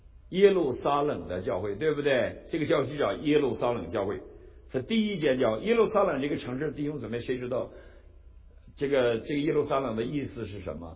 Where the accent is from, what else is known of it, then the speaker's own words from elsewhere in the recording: China; 过去在我们在中国大陆成长的过程中，我们对教会都有一些误解。